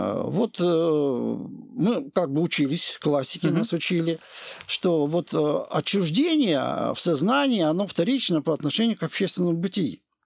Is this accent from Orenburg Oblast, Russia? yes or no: yes; Orenburg, Orenburg Oblast, Russia; поскольку я был из Оренбурга, у меня была целёвка